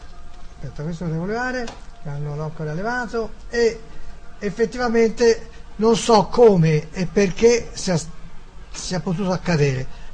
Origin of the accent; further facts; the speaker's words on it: Pelago, Tuscany, Italy; Sperduto a Firenze, io vengo da Pelago, come si fa?